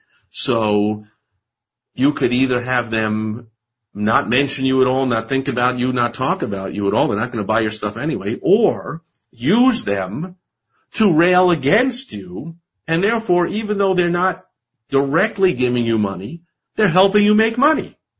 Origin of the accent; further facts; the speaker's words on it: New York City, New York, United States; I grew up in New York, in where Trump is from, where Trump was getting attention as I was growing up in the 70s.